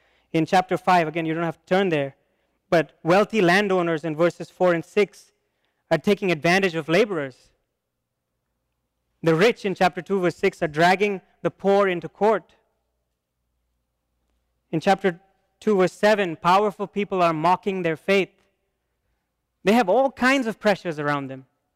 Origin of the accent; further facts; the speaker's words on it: India; because I come from India and we have various outlooks on life, various philosophies.